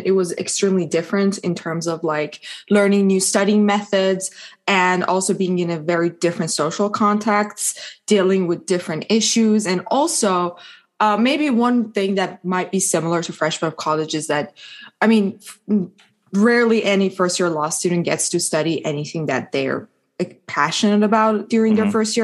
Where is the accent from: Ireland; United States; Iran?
Iran; So as you know, I was born and raised in Iran, and I spent a lot of time figuring out what I wanted to do.